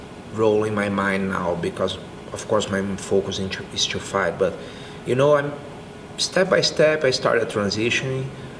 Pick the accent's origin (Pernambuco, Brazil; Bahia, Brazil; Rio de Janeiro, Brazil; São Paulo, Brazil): São Paulo, Brazil; the fight was in São Paulo, and I really want to fight here in my hometown.